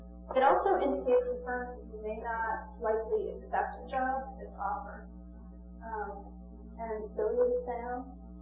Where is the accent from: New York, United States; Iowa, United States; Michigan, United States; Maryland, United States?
New York, United States; I'm from New York.